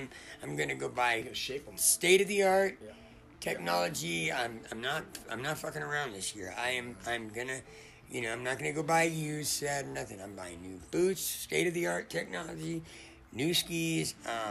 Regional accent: Los Angeles, California, United States; I mean, I grew up in Los Angeles with earthquakes

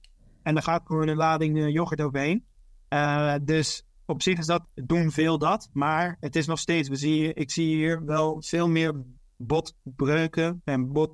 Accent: Netherlands; als wij als Nederlanders naar een land gaan waar het lekker weer is

